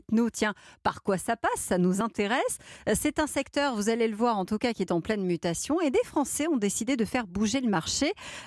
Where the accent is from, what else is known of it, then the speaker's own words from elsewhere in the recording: France; chez nous, en France